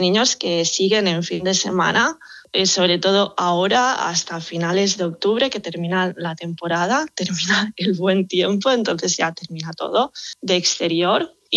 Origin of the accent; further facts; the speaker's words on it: Barcelona, Catalonia, Spain; born there; also born or lived in Norway; Yo en Barcelona. Yo nací en Barcelona.